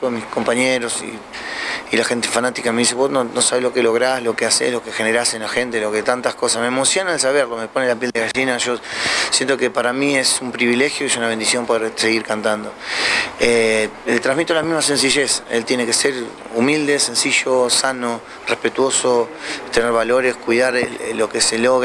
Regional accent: Argentina; como argentino me gusta ser representativo, representar a mi país

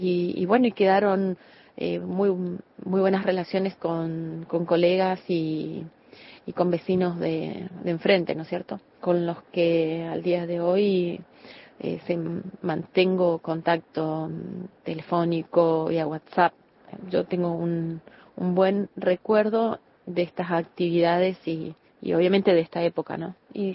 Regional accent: Argentina

